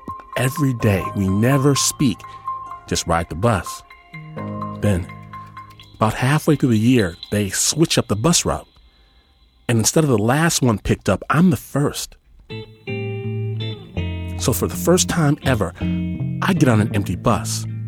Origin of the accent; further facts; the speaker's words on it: Detroit, Michigan, United States; born there; I was born in Detroit, Michigan, right? And when I was a little kid, we moved out to the middle of nowhere. We got a big plot of land and called ourselves farmers.